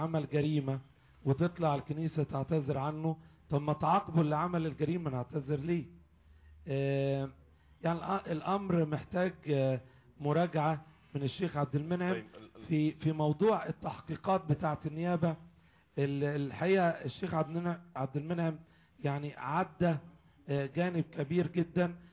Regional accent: Egypt; لأن أنا كإنسان مصري لي كل الحقوق، علي كل الواجبات،

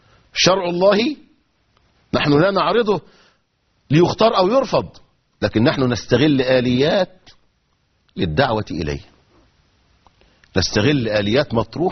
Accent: Egypt; كان من الممكن أن يصدر عندنا في مصر في 30 سنة الماضية

